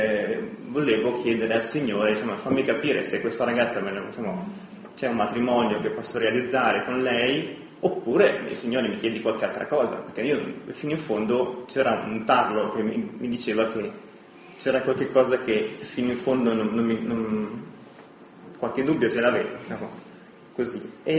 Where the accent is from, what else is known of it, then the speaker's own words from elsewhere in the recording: Milan, Lombardy, Italy; Sono milanese, sono cresciuto a Milano, fino ai 32 anni ho sempre vissuto a Milano